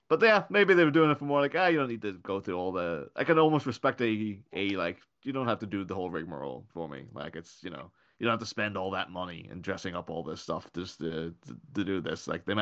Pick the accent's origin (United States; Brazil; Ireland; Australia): Ireland; now in Liverpool, United Kingdom; I'm mostly Irish and I moved over to Liverpool, which is a very left-leaning city.